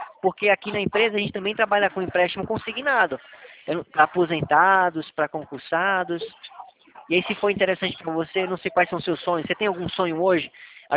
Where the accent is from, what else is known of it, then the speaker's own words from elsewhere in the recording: Atibaia, São Paulo, Brazil; Eu sou aqui de Atibaia, São Paulo.